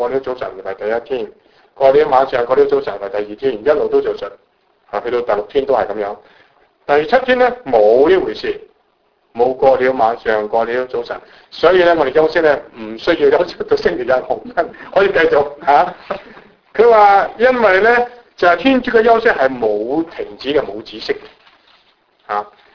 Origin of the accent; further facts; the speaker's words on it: China; 如果用我哋中國人講啊，就係正合吾意